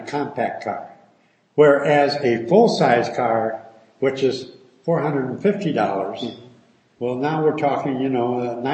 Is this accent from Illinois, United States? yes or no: no; Denver, Colorado, United States; if you're timid in Salt Lake City, where we are now, or I'm from Denver, if you're timid here, there, you're going to be timid in Europe.